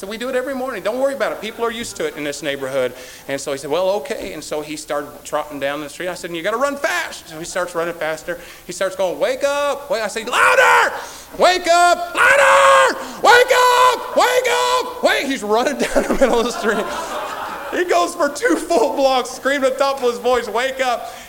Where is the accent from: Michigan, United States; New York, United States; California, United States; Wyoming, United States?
Wyoming, United States; If I remember, I came from Wyoming, all the way from out west, came all the way over here.